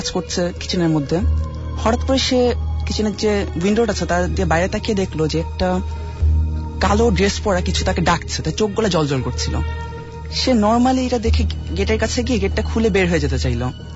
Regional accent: Mirpur, Dhaka Division, Bangladesh; আমি মিরপুর থেকে এসেছি।

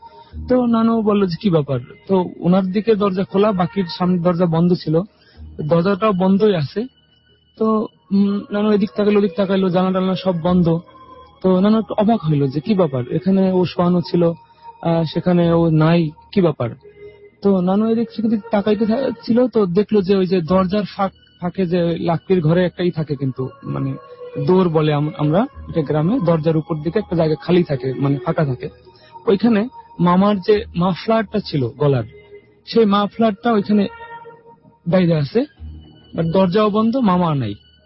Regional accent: Barisal, Barisal Division, Bangladesh; now in Dubai, United Arab Emirates; আমি আমার বাড়ি বরিশাল, আমি ছেলে দুবাইতে থাকি।

